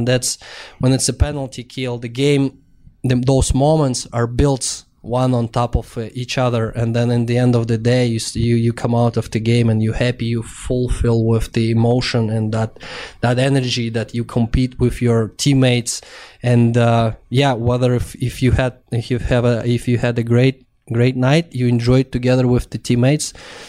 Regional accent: Russia; I had the great opportunity to watch our local goalie, my hometown team. His name, Vadim Tarasov.

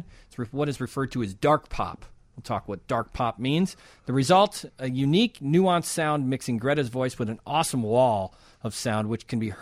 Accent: Chicago, Illinois, United States; No, I live in Chicago. I'm from Chicago.

